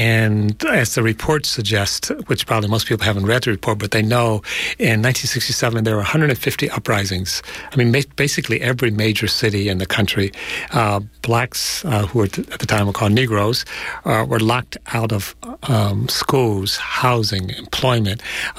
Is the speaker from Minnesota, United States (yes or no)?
no; Detroit, Michigan, United States; I'm from Detroit, which was featured prominently in the uprisings. I grew up in Detroit, went to segregated schools.